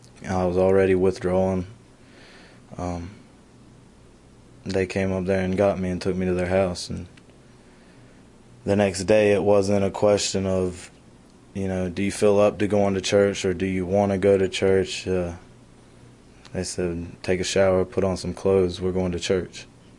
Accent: Union Grove, North Carolina, United States; Hey there … I'm from Union Grove, North Carolina. I grew up in a Christian home, my dad's a Baptist preacher

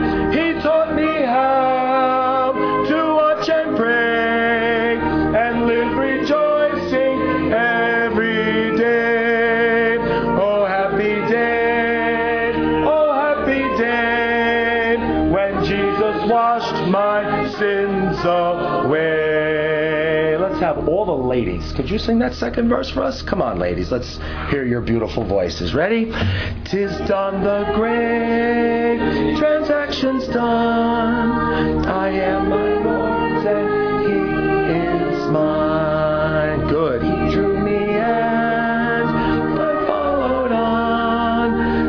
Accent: Keansburg, New Jersey, United States; for those of you who don't know me, just very quickly. I'm from New Jersey, Keensburg, New Jersey, top of the Jersey Shore.

